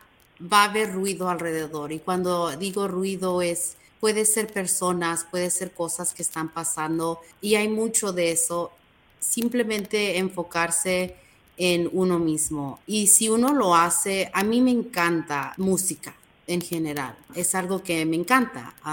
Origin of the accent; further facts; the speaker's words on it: United States; Pero también soy mexicoamericana, fui criada aquí en Estados Unidos.